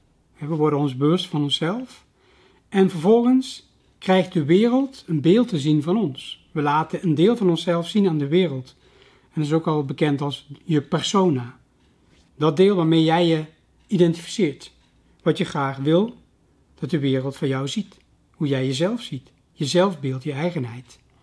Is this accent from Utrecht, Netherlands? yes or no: yes; Amersfoort, Utrecht, Netherlands; ik ben een Amersfoorter, ik ben een Nederlander, een Europeaan